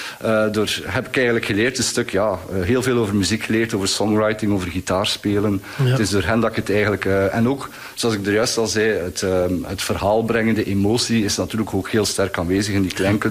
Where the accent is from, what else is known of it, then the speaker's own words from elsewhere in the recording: Ghent, Flanders, Belgium; ik kom zelf uit Gent